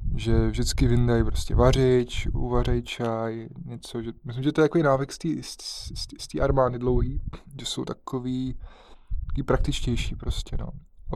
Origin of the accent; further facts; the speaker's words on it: Bohemia, Czechia; že jdu tenhle ten trail, že ho jdu sám, že jsem z Čech